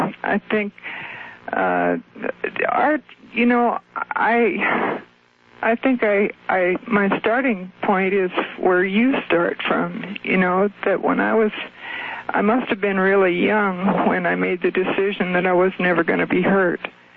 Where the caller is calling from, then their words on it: Seattle, Washington, United States; from Seattle.